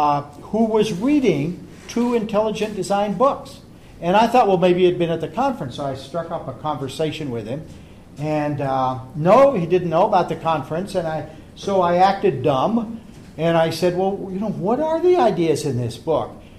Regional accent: United States; Okay, I'm an American.

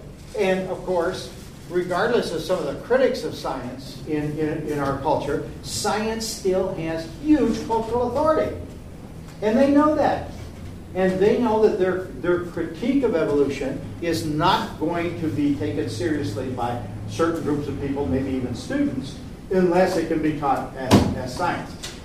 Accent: United States; Okay, I'm an American.

